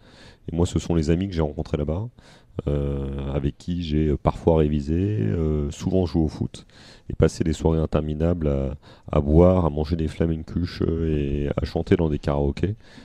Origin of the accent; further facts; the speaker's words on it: Paris, Île-de-France, France; born there; Moi je suis né à Paris, donc j'ai pas eu la chance de monter à Paris